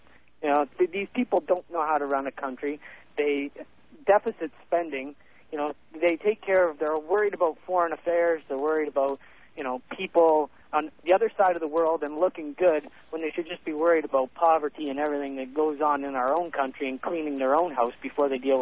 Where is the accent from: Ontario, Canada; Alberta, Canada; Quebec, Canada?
Ontario, Canada; Windsor; You know, I'm from Windsor, so I get basically immersed in all of your American media.